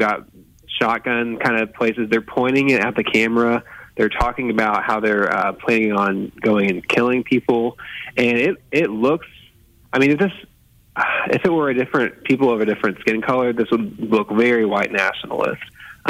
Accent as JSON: {"language": "English", "town": "Memphis", "region": "Tennessee", "country": "United States", "lives_now": "Birmingham, United States", "said": "I'm actually from Memphis, and it's very flat there."}